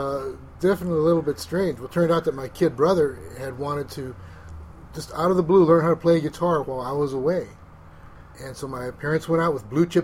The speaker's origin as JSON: {"language": "English", "town": "East Los Angeles", "region": "California", "country": "United States", "tie": "born or raised there", "said": "Well, I was born and raised in East L.A., you know, so it was a whole different thing."}